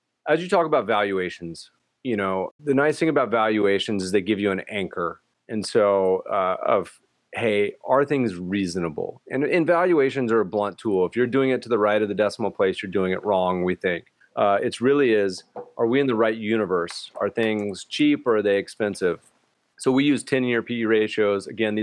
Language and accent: English; Canada; now in United States; And as a Canadian